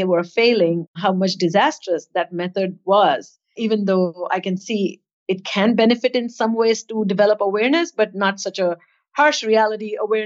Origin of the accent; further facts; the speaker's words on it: India; I grew up in India